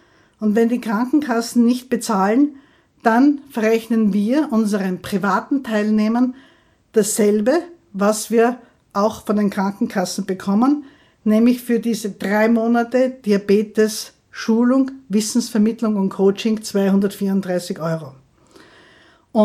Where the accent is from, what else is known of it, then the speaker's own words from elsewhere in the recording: Graz, Styria, Austria; ich komme aus der Steiermark, aus Graz